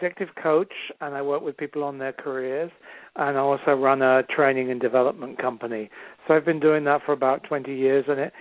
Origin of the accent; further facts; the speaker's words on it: England, United Kingdom; now in Los Angeles, United States; So I live in Los Angeles right now, and I'm from England originally. I've been in the States about 18 years.